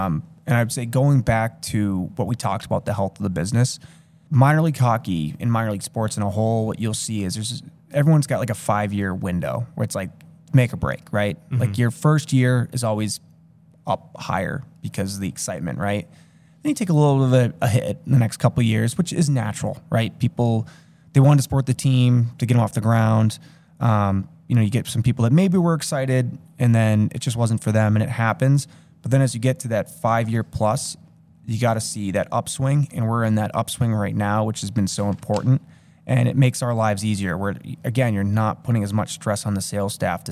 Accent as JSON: {"language": "English", "town": "Sutton", "region": "Massachusetts", "country": "United States", "said": "So I'm from Sutton. I still live in Sutton."}